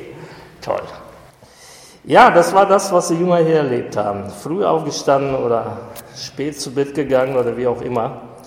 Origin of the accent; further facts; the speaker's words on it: Germany; Als Deutsche leben wir in so einer Schamkultur, die uns das erschwert.